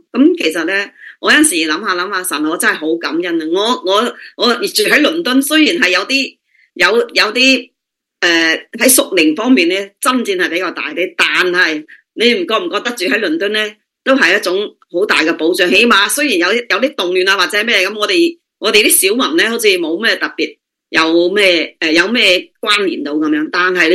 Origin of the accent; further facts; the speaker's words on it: Guangdong, China; 你知道我都系中国人，我系广东人，尤其是我哋广东人啊，有个习俗就系话啊，一年到头个米缸一定要有啲米咧